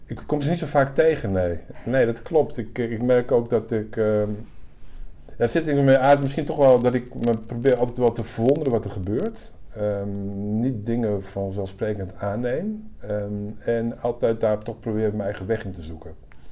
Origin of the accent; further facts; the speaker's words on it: Overijssel, Netherlands; now in Utrecht, Netherlands; Ik ben 58. Ik ben van oorsprong kom ik uit Twente, maar ik woon al heel lang in Utrecht. Ik heb daar ook mijn studie gedaan.